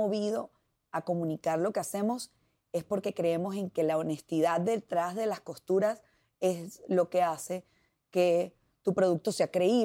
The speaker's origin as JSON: {"language": "Spanish", "country": "Venezuela", "said": "está en el diario convivir de nosotros como venezolanos."}